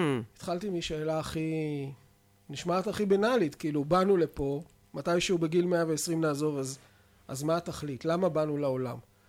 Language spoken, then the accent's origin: Hebrew; Tel Aviv, Tel Aviv District, Israel; גדלתי בתל אביב, אני תמיד אומר שגדלתי בשוק לוינסקי